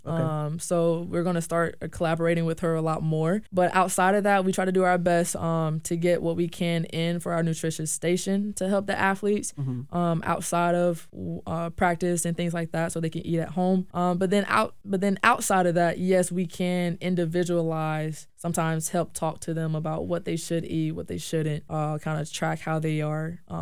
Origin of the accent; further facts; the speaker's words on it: Tallahassee, Florida, United States; Even though I'm from Tallahassee, like, there are probably a couple times where I've been here, but I was young.